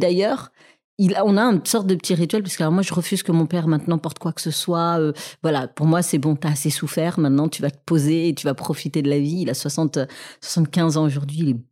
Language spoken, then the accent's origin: French; Senegal; On ne connaît pas la solitude quand on vient du Sénégal et particulièrement de ce peuple peul d'où je viens.